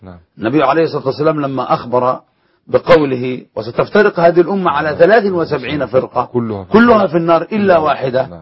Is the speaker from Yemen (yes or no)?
yes; Yemen; شغل الدعوة عندنا في اليمن فترة طويلة